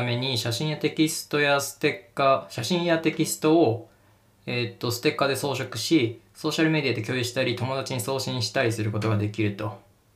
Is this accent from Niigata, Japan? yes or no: yes; Niigata, Japan; まあ自分新潟出身なんで知ってるんですけど